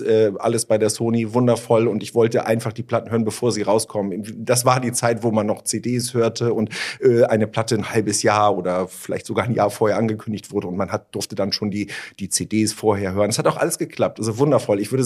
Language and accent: German; Schleswig-Holstein, Germany; den lokalen Spielmannszug der Freiwilligen Feuerwehr des Dorfes, in dem ich groß geworden bin in Schleswig-Holstein